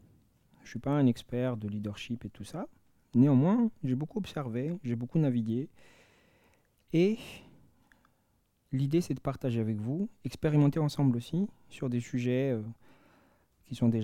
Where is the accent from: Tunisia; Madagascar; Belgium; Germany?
Madagascar; moved away; also born or lived in France / England; Je viens de Madagascar, j'ai fait mes études en France et j'ai beaucoup bossé en Angleterre